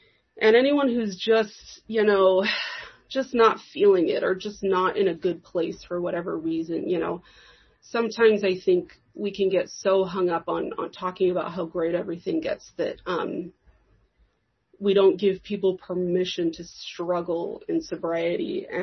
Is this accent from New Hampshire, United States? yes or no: no; Los Angeles, California, United States; born there; I was born in Los Angeles, and I like to say that things went downhill from there.